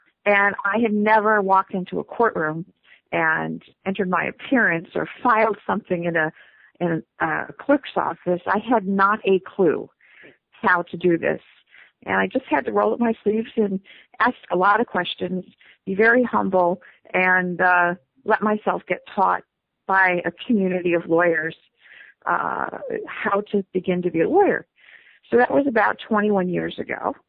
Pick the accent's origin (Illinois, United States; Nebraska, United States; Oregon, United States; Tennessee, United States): Nebraska, United States; Omaha; My background, I'm from Omaha, Nebraska originally, and wended my way out to Syracuse University to go to law school and get my MBA